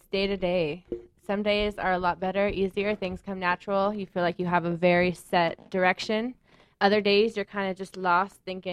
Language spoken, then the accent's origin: English; Denver, Colorado, United States; now in Los Angeles, United States; I'm not. I'm from Denver, Colorado.